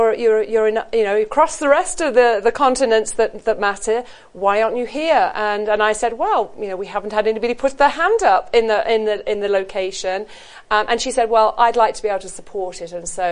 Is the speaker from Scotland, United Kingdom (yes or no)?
no; Birmingham, West Midlands, United Kingdom; born there; I was born in Birmingham. I was the first in my family to go to university. I went to the local comprehensive school.